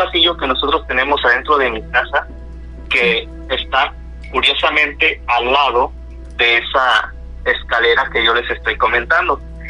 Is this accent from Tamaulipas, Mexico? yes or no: yes; Ciudad Mante, Tamaulipas, Mexico; Las personas que somos de Ciudad Mante sabemos que no hay tren en la ciudad desde hace más de 20 años.